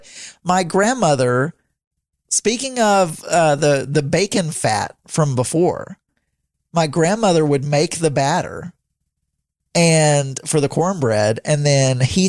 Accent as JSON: {"language": "English", "region": "Arkansas", "country": "United States", "said": "I'm from Arkansas."}